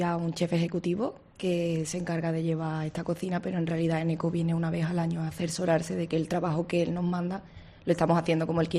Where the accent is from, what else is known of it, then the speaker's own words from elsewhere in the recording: Seville, Andalusia, Spain; Yo soy sevillana.